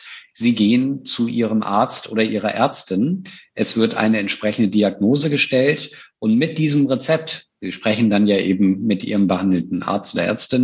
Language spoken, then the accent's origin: German; Northern Germany, Germany; born there; Ich bin das als gebürtiges Nordlicht